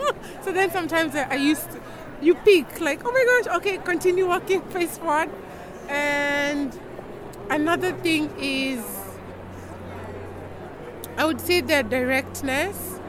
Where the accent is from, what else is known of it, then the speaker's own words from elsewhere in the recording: Kenya; now in Netherlands; and I'm from Kenya.